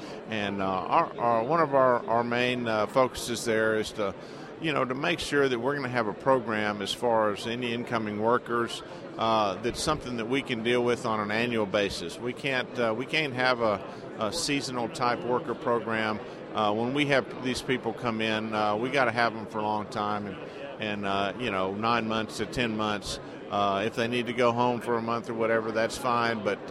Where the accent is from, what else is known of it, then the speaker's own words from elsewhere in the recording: Victoria, Texas, United States; Well, I'm from South Texas, a little town called Victoria that's down close to the Gulf Coast, south of Houston.